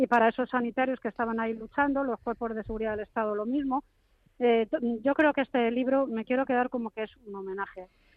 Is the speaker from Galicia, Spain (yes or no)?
no; Madrid, Community of Madrid, Spain; yo soy de Madrid.